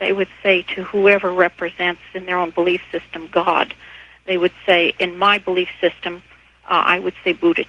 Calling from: Seattle, Washington, United States; Hi, I'm calling from Seattle area.

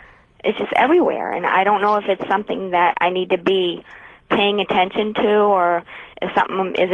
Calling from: New Hampshire, United States; New Hampshire.

